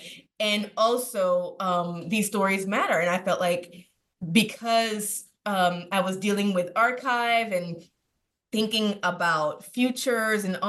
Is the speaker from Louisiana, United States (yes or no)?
yes; Louisiana, United States; also born or lived in Washington, D.C., United States; And though I was born in New Orleans and raised outside of New Orleans, I saw a lot of things in DC that I had never seen before